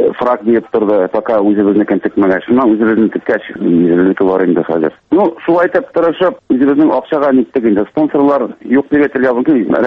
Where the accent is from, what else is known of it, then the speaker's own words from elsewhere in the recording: Kymyskaly, Bashkortostan, Russia; now in Primorsky Krai, Russia; Мин Башкортстан Республикасының Сәлетамак районынан, Кымыскалы авылыннан туып үскән